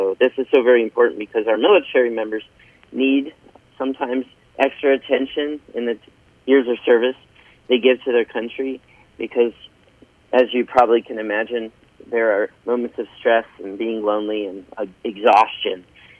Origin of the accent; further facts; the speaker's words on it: Indiana, United States; as you both know, I am from Indiana. That's where I grew up.